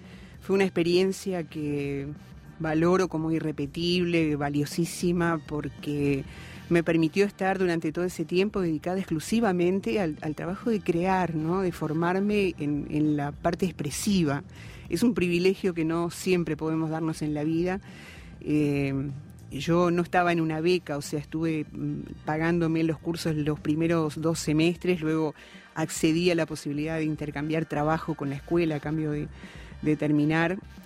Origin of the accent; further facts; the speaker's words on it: Uruguay; also born or lived in Asunción, Paraguay; Estoy desde los 2 años aquí, o sea, soy uruguaya.